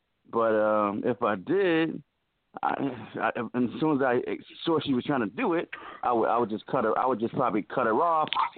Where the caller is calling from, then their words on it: Atlanta, Georgia, United States; I'm calling from Atlanta, Georgia.